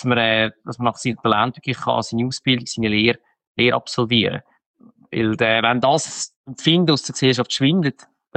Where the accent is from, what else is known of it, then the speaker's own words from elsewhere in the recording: Switzerland; Ich bin Schweizer